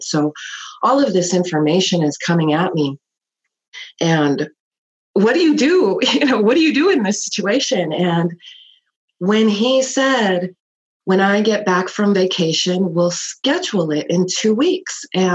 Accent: Chicago, Illinois, United States; You know, I grew up in Chicago. I was one of several kids.

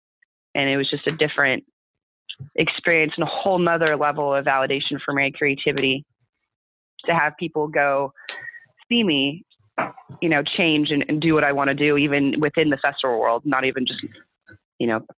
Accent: California, United States; It was super crazy because I'm born and raised in California, not Northern, Southern. And so returning to my home state for the first time in years

